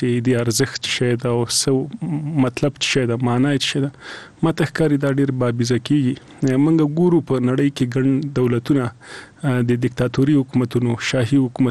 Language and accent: Pashto; Afghanistan; زه په لویه کې د افغانستان اوسیدونکی یم او زه افغان یم